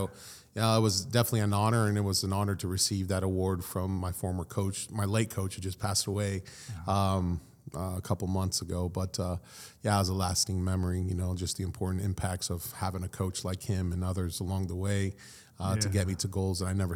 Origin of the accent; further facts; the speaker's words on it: Syracuse, Indiana, United States; born and raised in Syracuse, Indiana, otherwise known as Wallasey. Most people know it as Wallasey rather than Syracuse.